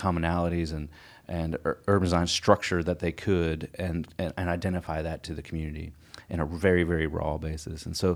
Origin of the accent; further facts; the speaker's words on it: Maryland, United States; now in Chattanooga, United States; I am actually in Chattanooga originally. I'm from Maryland.